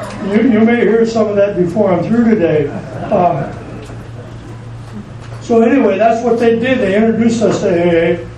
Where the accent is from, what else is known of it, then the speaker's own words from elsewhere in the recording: Waukegan, Illinois, United States; I'm from Illinois originally. Sometimes y'all pick up on that. And I'm not from here, anyway. And I'm from somewhere else. A little town called Waukegan up north of Chicago